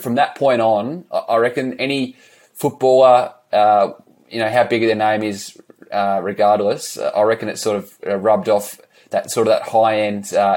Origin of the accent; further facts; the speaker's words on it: Geelong, Victoria, Australia; Born and bred in Geelong.